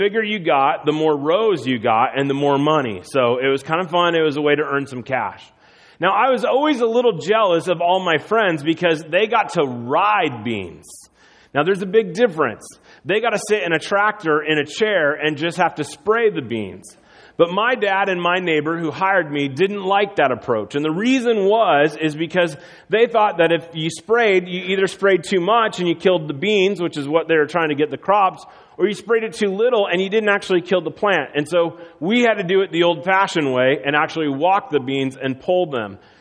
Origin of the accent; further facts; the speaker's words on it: Iowa, United States; elementary, third or fourth grade, all the way up through junior high, I grew up in Iowa, and the way that you earn money in Iowa is by walking beans.